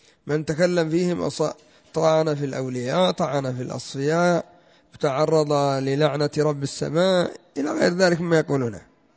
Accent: Yemen; كما يقول العامة عندنا في اليمن هم في الجيب

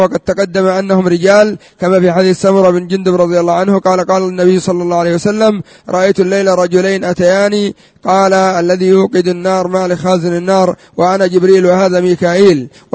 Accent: Yemen; وإلى الآن ربما يسموه عندنا في اليمن المبشع أو نحو ذلك

